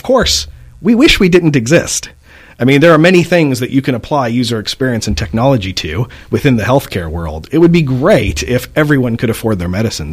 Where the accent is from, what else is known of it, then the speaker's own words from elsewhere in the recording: Carrollton, Texas, United States; Yeah, so I grew up here in Dallas, in Carrollton, actually.